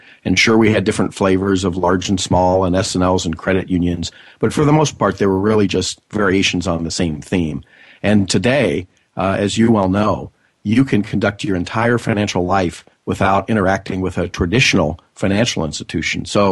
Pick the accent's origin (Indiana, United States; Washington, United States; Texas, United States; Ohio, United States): Washington, United States; Seattle; It's here in my hometown of Seattle on March 3rd through 5th, and we'll be there, and we're excited about it.